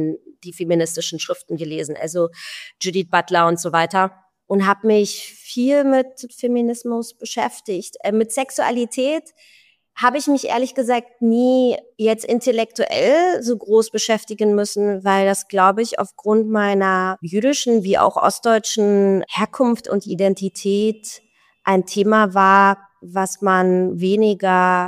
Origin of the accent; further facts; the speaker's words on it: Berlin, Germany; Also ich bin aus Berlin-Pankow. Ich bin 81 geboren, das heißt noch hinter der Mauer und bin hinter der Mauer in der DDR aufgewachsen.